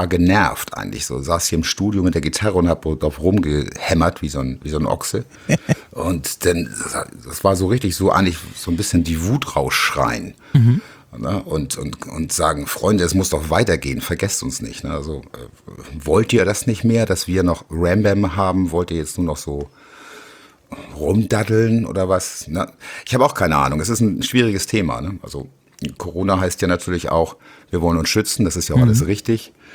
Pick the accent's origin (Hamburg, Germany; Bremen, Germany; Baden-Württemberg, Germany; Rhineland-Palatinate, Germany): Hamburg, Germany; ich bin Hamburger Jung, ich bin hier aufgewachsen. Ich habe meine Freizeit oft auf dem Kiez verbracht.